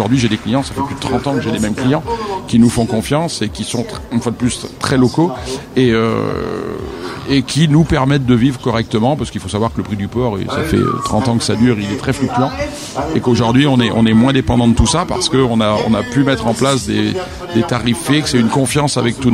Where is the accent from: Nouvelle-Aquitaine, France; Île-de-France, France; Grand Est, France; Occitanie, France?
Nouvelle-Aquitaine, France; Barbezieux; Après, nous, on est Charentais. Moi, je suis né en Charente. Je n'ai pas bougé de Barbezieux.